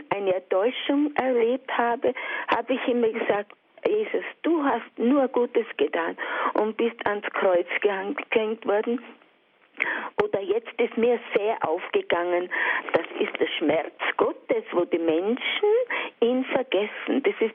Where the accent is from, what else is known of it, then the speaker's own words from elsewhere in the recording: Altbach, Baden-Württemberg, Germany; Und ich habe im Altbach, also meine Heimat ausgebaut vor über 40 Jahren für meine Schwestern, für meine Mutter und so weiter und fort. Und da bin ich jetzt im Haus.